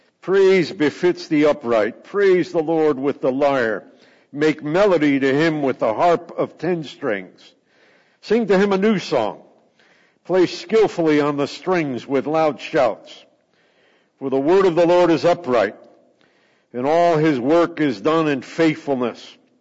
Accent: California, United States; being a Californian who's used to preaching in large Presbyterian churches wearing a Hawaiian shirt, whenever I travel out of California

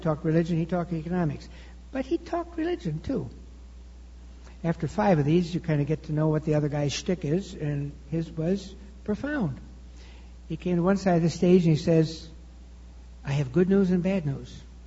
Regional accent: Chicago, Illinois, United States; Again, I'm from Chicago, so I don't have to knock the market.

